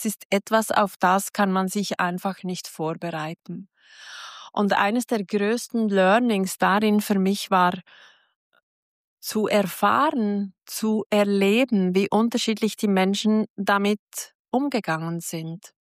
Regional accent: Switzerland; ich komme ja aus der Schweiz

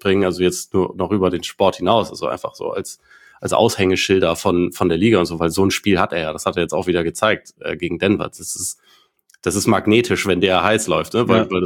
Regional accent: Bavaria, Germany

